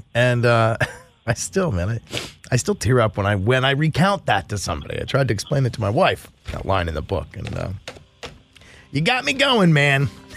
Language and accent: English; Bethesda, Maryland, United States; Because, full disclosure, I'm from nice. Bethesda, Maryland. That's my hometown.